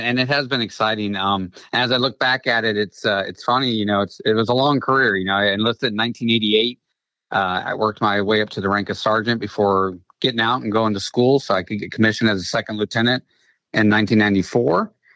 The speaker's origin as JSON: {"language": "English", "region": "Florida", "country": "United States", "said": "And we wanted to stay in Florida. We're both from Florida."}